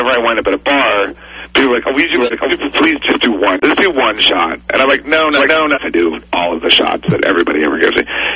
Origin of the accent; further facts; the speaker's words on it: Richmond, United States; As a kid growing up in Richmond, to the mall and watch the fireworks